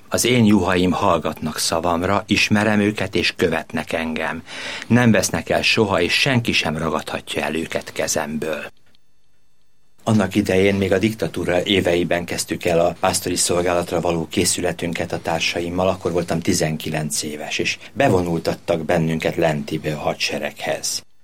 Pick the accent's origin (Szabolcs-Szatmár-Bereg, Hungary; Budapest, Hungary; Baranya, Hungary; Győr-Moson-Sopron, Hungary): Budapest, Hungary; Budafok; Budafokon nőttem fel, 7 vagyunk testvérek